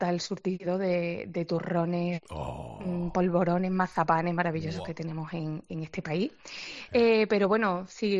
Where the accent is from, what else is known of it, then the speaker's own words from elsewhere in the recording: Extremadura, Spain; en mi casa se come mucho cordero, pues porque somos somos de Extremadura, entonces el cordero nos gusta mucho, tenemos además familia ganadera.